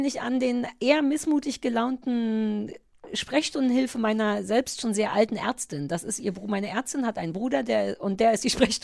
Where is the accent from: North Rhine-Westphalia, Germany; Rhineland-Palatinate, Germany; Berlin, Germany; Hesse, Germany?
Berlin, Germany; Und Küche, heißt das bei uns in Berlin.